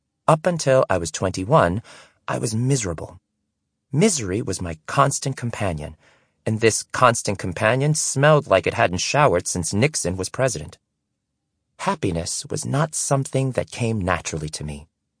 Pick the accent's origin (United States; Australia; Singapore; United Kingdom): Singapore; born there; I was born in Singapore in 1970. That year, tiny Singapore was a poor, developing country with no natural resources.